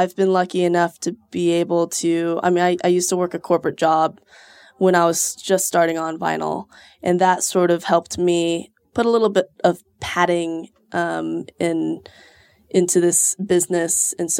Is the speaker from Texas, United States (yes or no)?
yes; Houston, Texas, United States; now in Austin, United States; I'm from Houston originally, but I moved here 6 years ago.